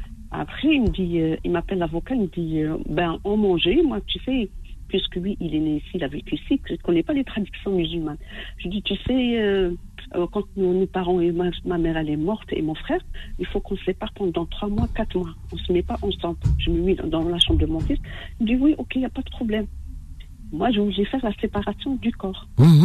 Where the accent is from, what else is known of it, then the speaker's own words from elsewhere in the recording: Oran, Oran Province, Algeria; moi je suis d'Oran.